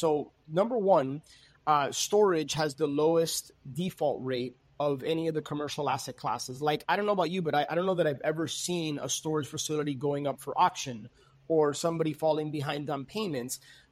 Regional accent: Miami, Florida, United States; But born and raised in Miami, I've been a full-time real estate investor since 2005.

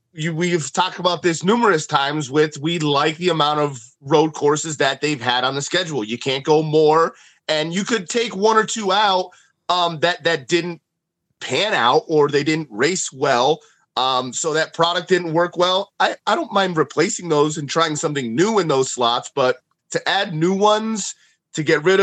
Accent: Northeast, United States; don't get me wrong, we're from the Northeast. I like it. We have our racetrack here.

